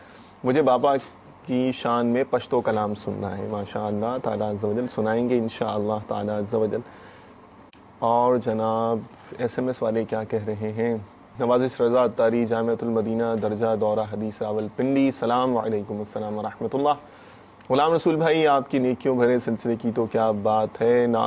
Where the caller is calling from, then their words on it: Pampore, Jammu and Kashmir, India; میں پامپور کشمیر سے ہوں.